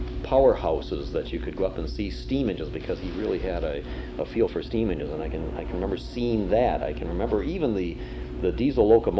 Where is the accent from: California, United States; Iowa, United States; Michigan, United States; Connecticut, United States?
Michigan, United States; Detroit; I was born in Detroit in 1937, and obviously coming from this town had to have some type of automotive influence